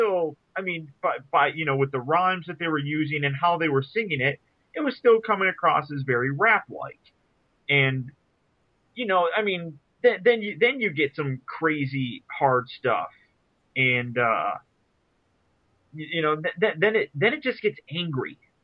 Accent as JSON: {"language": "English", "town": "Detroit", "region": "Michigan", "country": "United States", "tie": "born or raised there", "said": "But hell, I grew up in Detroit, so I know what it's like to, you know, grow up in a shit area"}